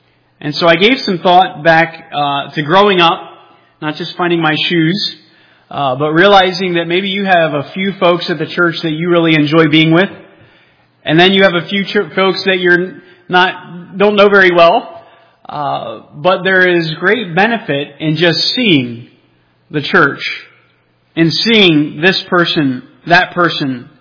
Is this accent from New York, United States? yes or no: no; New Jersey, United States; I remember as a child, we grew up in the Jersey Shore area.